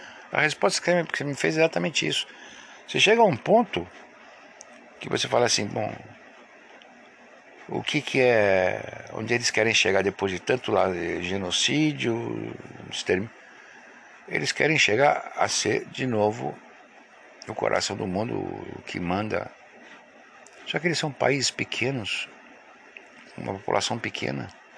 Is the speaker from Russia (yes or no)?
yes; Russia; Portuguese is a second language; na minha família é da Ucrânia, mas eu sou russo.